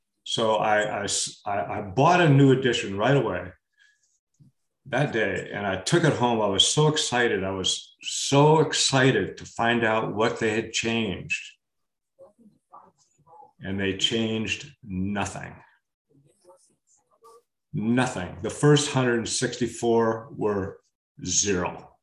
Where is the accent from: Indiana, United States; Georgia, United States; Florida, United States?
Florida, United States; But in the mid-80s, a secular meeting was started in my hometown. This was in South Florida.